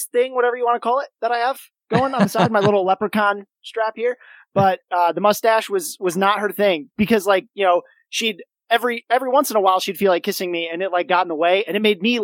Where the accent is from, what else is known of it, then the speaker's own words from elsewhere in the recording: Kalamazoo, Michigan, United States; My hometown of Kalamazoo, Michigan, hosted the national championships for curling, the U.S. Nationals